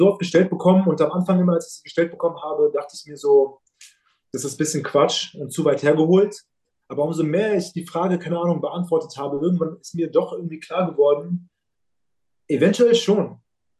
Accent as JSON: {"language": "German", "region": "Berlin", "country": "Germany", "tie": "born or raised there"}